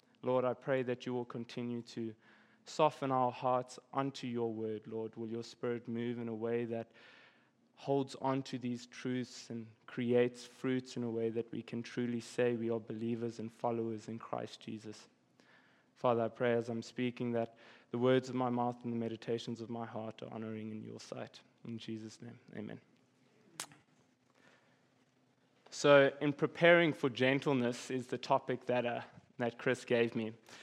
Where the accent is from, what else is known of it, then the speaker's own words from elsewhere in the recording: South Africa; So you guys, you heard that I'm from South Africa, so I can't get any critiques on my accent. I'm not from around here.